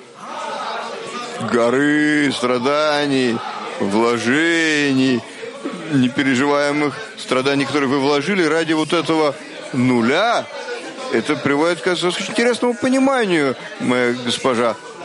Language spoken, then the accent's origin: Russian; Tel Aviv, Tel Aviv District, Israel; Тель-Авив.